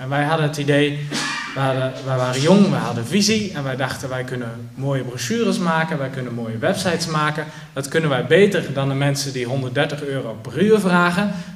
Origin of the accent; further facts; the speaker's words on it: Netherlands; moved away as an adult; now in Belgium; ik kom uit Nederland, ik ben 29 jaar